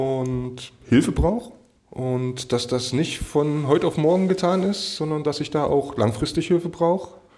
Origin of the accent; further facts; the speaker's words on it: Göttingen, Lower Saxony, Germany; ich komme aus Göttingen